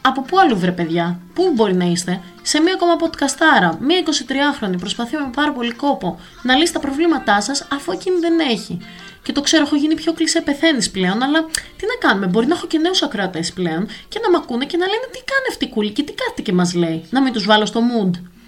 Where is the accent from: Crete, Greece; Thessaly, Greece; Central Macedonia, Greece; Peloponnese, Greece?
Crete, Greece; όπως λένε στο χωριό μου, σπαρταράνε. Και ποιο είναι το χωριό μου, η Κρήτη.